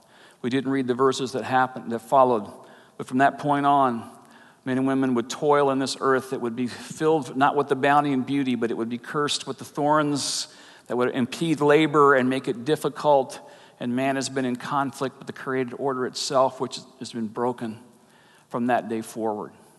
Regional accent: Georgia, United States; As most everybody, if you're a regular here, you know that I am a bit of a sports fan, and I hail from Georgia, and which, of course, means go Braves.

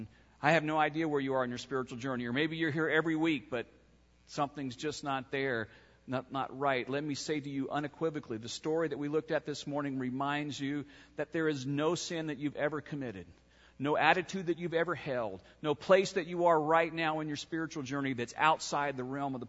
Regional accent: Atlanta, Georgia, United States; I grew up in Atlanta, as most of you know. I was a teenager during the height of the civil rights movement in Atlanta

